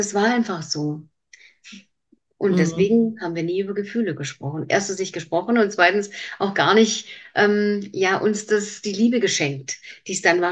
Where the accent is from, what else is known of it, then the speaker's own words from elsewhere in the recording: Biberach, Baden-Württemberg, Germany; moved away as an adult; aus deinem kleinen, beschaulichen Biberach, das war meine Heimat damals